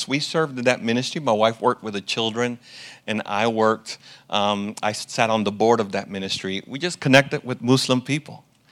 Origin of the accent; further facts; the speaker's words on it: Dominican Republic; now in Toledo, United States; That yes led us to Toledo, Ohio, even though I'm from Dominican Republic and I like it warm.